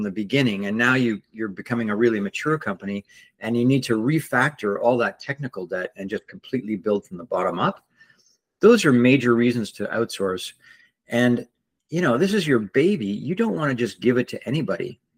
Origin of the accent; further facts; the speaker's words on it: Canada; So I like to say this is my fifth, and the first four, I'm from Canada.